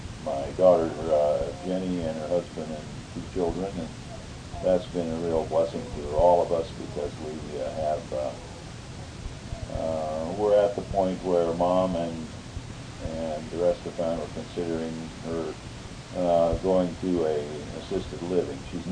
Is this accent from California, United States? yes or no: yes; Long Beach, California, United States; born there; I was born in Long Beach, California.